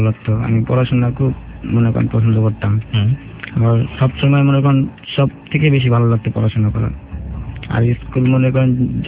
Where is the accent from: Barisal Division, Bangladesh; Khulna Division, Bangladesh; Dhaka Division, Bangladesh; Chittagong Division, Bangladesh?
Barisal Division, Bangladesh; Barisal; আমাদের বাড়ি হলো বরিশালে।